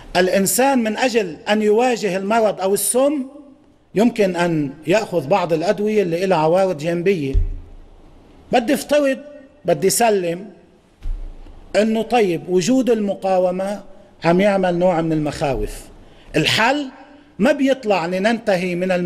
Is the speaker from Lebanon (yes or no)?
yes; Lebanon; وفي تجربتنا نحن كلبنانيين